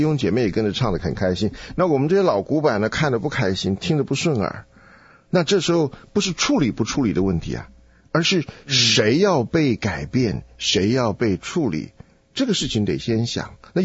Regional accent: South Korea; 你看咱们韩国人聚会，哇，那也是很整齐的。

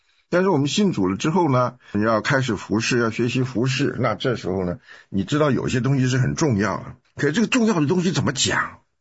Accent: China; 我们中国人很坏的一个习惯呢，就是看了一点东西，马上下个结论。

